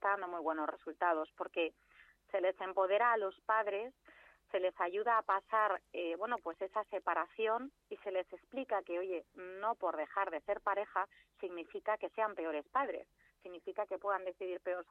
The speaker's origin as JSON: {"language": "Spanish", "town": "Valladolid", "region": "Castile and León", "country": "Spain", "lives_now": "Madrid, Spain", "said": "la mía, yo que soy vallisoletana"}